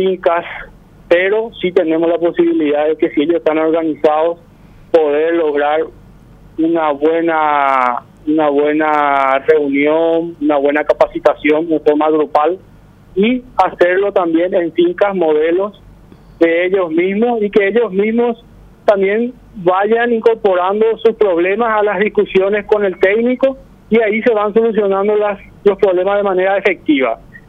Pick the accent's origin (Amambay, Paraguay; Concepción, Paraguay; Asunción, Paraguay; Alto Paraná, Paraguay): Asunción, Paraguay; No, yo vengo acá de la zona central, soy de Asunción